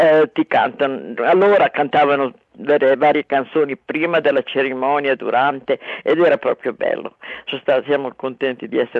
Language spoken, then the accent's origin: Italian; Canberra, Australian Capital Territory, Australia; era nel teatro qui a Canberra, sono di Canberra